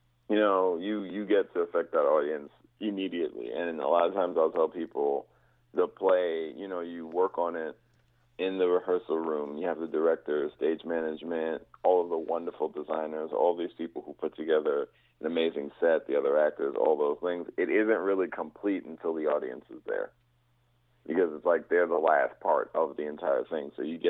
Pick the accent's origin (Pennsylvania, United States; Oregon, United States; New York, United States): New York, United States; New York City; Home base is New York City, New York. I was born and raised in New York.